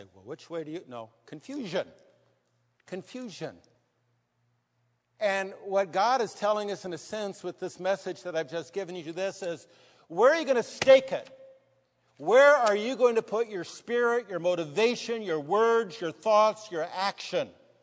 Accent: San Diego, California, United States; When I was a little boy growing up in San Diego, I'd go to the reptile house.

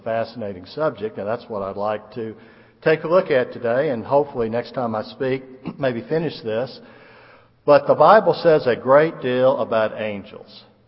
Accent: Nashville, Tennessee, United States; I can remember I grew up in around Nashville, and I could look up in the sky at night.

